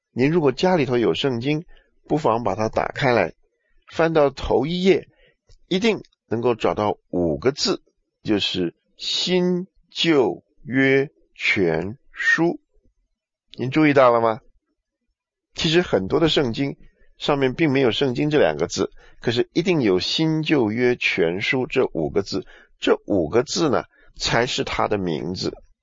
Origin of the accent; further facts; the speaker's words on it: China; 我们中国人称这本书为圣经呢，是为了尊重。